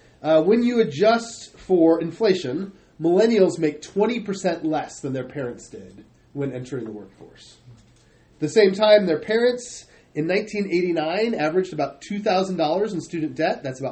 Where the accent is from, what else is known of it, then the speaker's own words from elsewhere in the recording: Michigan, United States; When I was a kid, I grew up in Michigan.